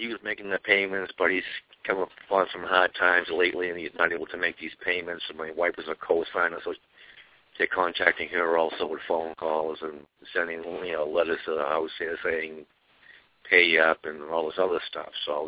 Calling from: Massachusetts, United States; I'm calling from Massachusetts, by the way.

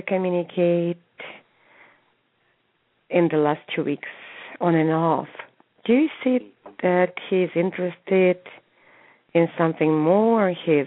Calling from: California, United States; I'm from California.

